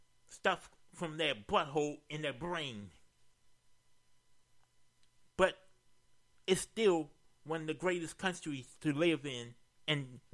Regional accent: United States; I'm glad I'm a Western. I'm glad I'm American. Thank God I'm American.

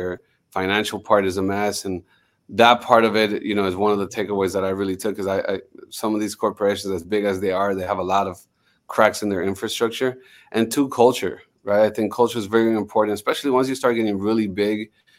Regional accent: Miami, Florida, United States; I'm a kid that, even though I'm Colombian, I grew up in Miami.

